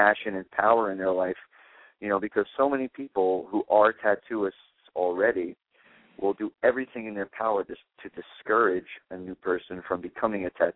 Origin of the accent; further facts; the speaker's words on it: New Jersey, United States; I'm from New Jersey, and all my guys are from Brooklyn.